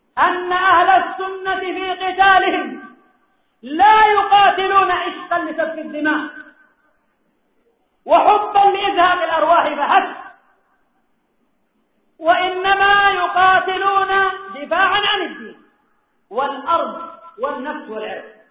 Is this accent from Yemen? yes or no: yes; Yemen; خاصة أفرادهم الموجودون عندنا في اليمن